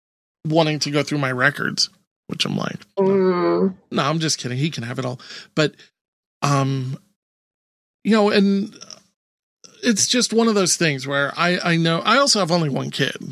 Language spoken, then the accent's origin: English; Five Towns, New York, United States; I grew up in the Five Towns.